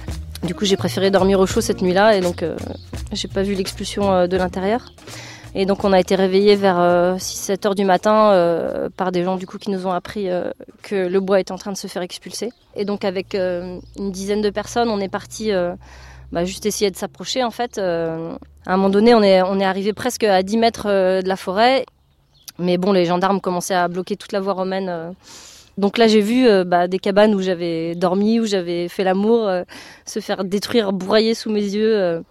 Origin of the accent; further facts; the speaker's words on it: Brittany, France; now in Bure, France; j'avais décidé de partir de chez moi en Bretagne et j'étais partie habiter à la ZAD quelques mois.